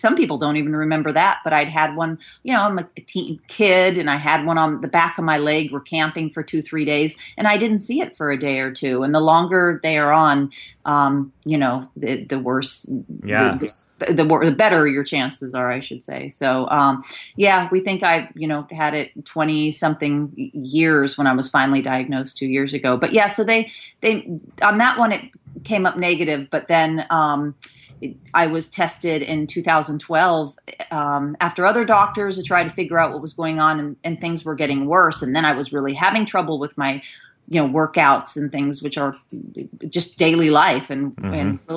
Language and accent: English; Midwest, United States; I grew up in the Midwest, but it was a little towards the east, you know, edge.